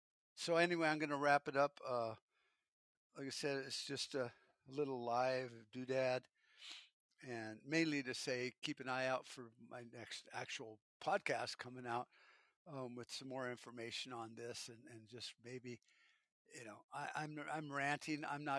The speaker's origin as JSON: {"language": "English", "country": "United States", "said": "Just as an American, you know, like, you know, we all get sick once in a while"}